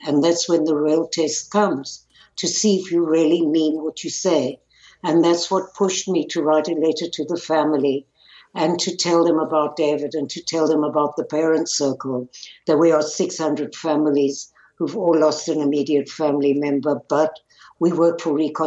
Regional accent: South Africa; born there; Well, I think you can already hear from the way that I speak that I was born in South Africa.

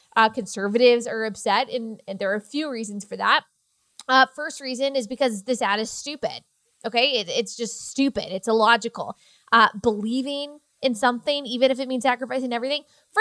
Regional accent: Texas, United States; I'm a Christian and I'm white. And oh, dang it, I'm a Republican. I'm from Texas.

